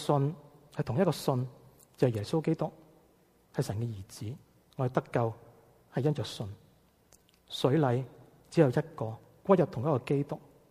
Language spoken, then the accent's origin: Chinese; Guangdong, China; accent: Cantonese; 有一次我们广东话所讲的